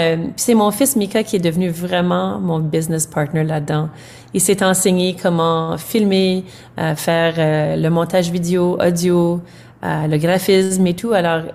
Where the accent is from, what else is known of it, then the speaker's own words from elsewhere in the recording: Manitoba, Canada; Alors, vraiment une histoire importante chez nous au Manitoba.